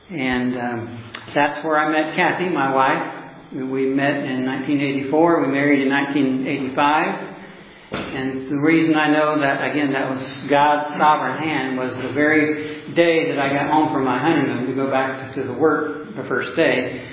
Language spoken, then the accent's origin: English; Oklahoma City, Oklahoma, United States; I'm a layman from Oklahoma City, Oklahoma, a retired engineer there, and I'm elder at Heritage Baptist Church.